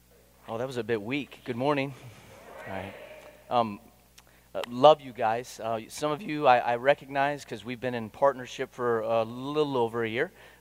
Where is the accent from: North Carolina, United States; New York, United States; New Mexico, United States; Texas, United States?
Texas, United States; Okay, so, I'm from Texas.